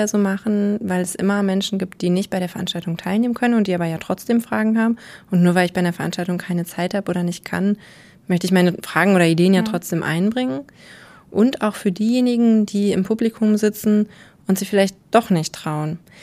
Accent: Dortmund, North Rhine-Westphalia, Germany; Das stimmt, ich komme aus Dortmund.

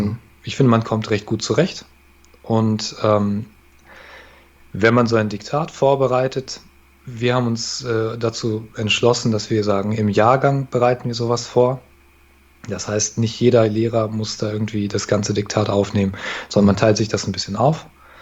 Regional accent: North Rhine-Westphalia, Germany; kennt man in Bayern, glaube ich, deutlich mehr als bei uns in NRW.

